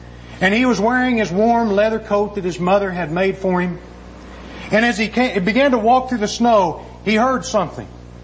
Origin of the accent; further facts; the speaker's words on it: Oklahoma, United States; growing up in Oklahoma with my Indian heritage, I kind of like the story.